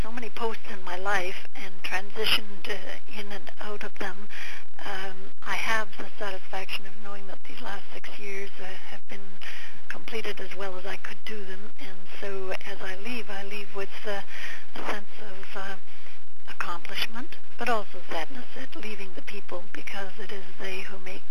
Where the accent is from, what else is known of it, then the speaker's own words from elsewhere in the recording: British Columbia, Canada; I tried to make it one that would give a rather a quick impression of who we are as British Columbians.